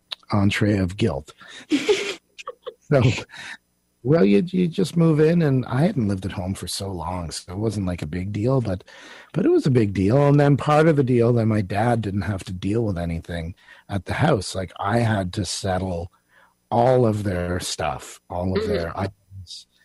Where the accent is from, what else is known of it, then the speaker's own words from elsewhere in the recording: Stittsville, Ontario, Canada; I grew up in Stittsville, but my father was from Quebec City.